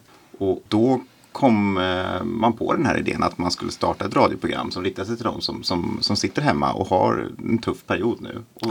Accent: Stockholm, Stockholm County, Sweden; Jag är ju född och uppvuxen i Söder.

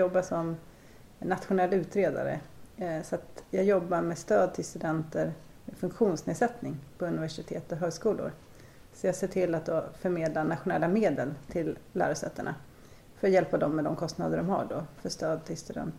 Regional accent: Tyresö, Stockholm County, Sweden; jag bor på Forneden, så... Vi har flyttat från Krusboda till Forneden, men jag blir kvar här. Både jag och min man är ju uppväxta i Tyresö.

